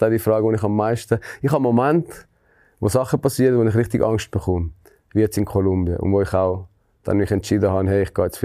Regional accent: Switzerland; ich bin Schweizer.

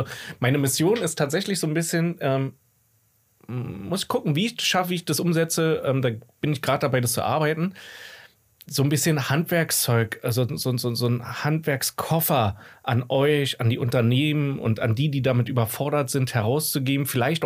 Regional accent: Berlin, Germany; accent: Berlin dialect; Ich habe ja nicht aufgepasst, ob ich diesmal Berlinert habe oder nicht. Aber ich passiert nicht. Wahrscheinlich ich automatisch. Nicht. Ich versuche immer nicht zu Berlinern.

